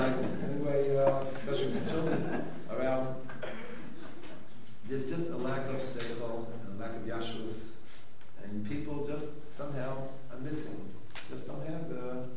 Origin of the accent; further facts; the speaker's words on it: New York, United States; I got my point across. I'm from New York. I'm not afraid of that.